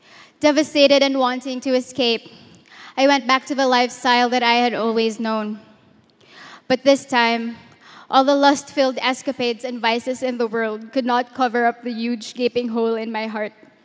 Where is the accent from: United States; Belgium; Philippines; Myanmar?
Philippines; Manila, Metro Manila; I am an only child born and raised in Tondo, Manila.